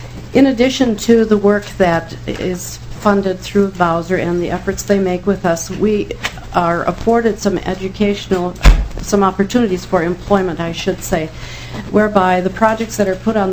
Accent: Olivia, Minnesota, United States; I am from Rendell County, Minnesota, the county seat of Olivia, Minnesota.

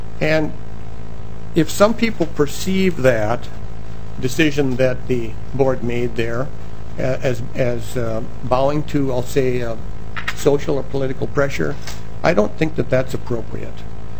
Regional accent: Fargo, North Dakota, United States; Representative Johnson, we grew up in Fargo.

